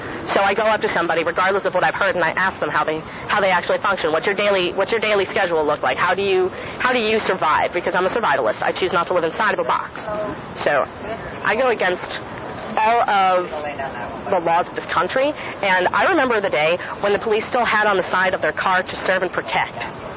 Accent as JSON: {"language": "English", "region": "New Jersey", "country": "United States", "lives_now": "Santa Cruz, United States", "said": "I'm originally from New Jersey."}